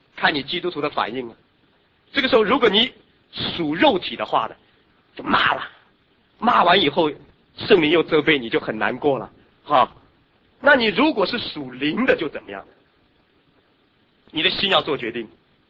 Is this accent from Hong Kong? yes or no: yes; Hong Kong; now in Guam; 在我从香港来到关岛之前